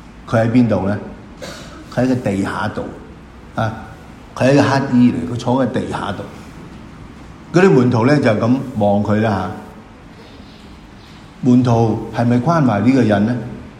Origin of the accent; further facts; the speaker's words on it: Hong Kong; 就係我哋香港人嘅特徵啦。